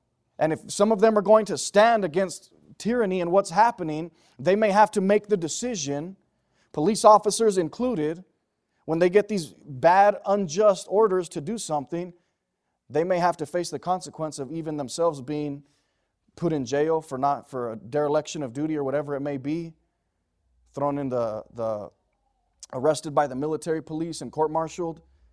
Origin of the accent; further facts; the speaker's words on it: United States; And as the American citizens who vote these people in, we have to tell them, whoa, wait a minute, neither of you stand for that.